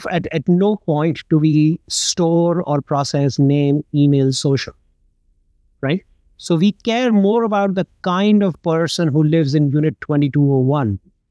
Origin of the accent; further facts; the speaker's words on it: India; So I grew up in India. My dad was in the army. I changed about 9 schools growing up. Like any military brat.